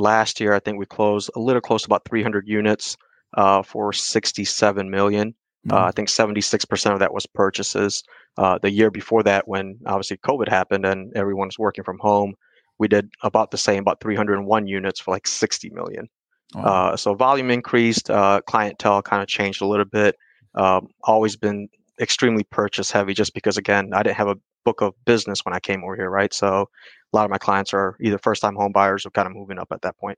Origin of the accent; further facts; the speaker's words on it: Georgia, United States; now in Northern Kentucky, United States; so I'm originally from Georgia, so I'm a Georgia fan.